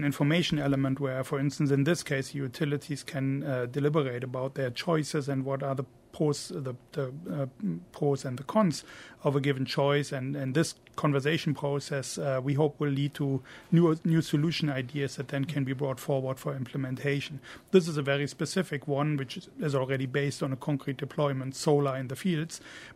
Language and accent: English; Germany; English is a second language; I can talk about one example from my home country in Germany.